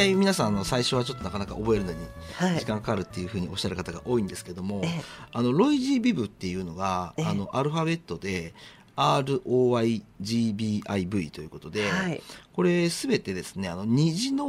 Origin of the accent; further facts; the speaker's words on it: Nagoya, Aichi, Japan; 私自身が守山区出身なんですけども、名古屋の、瀬戸は母の実家がありまして